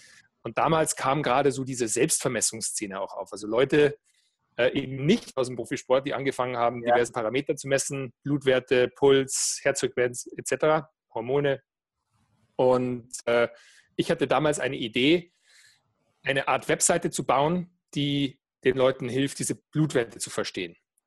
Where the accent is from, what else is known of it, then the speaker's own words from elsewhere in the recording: Weilheim, Bavaria, Germany; now in Berlin, Germany; weil ich bin ja ein gebürtiger Bayer. Das hört man so ein bisschen an der Sprachfarbe. Ich bin jetzt schon Wahl-Berliner seit einiger Zeit, aber geboren und aufgewachsen in Weilheim im Oberbayern, da Richtung Garmisch raus von München.